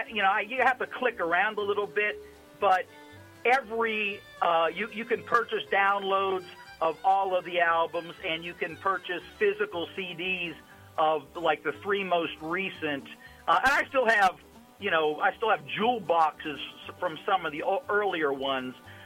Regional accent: Pennsylvania, United States; You know, I'm from the Mon Valley. You know, my family is.

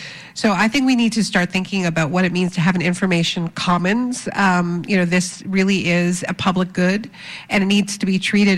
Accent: United States; All of ours, really. I'm an American as well.

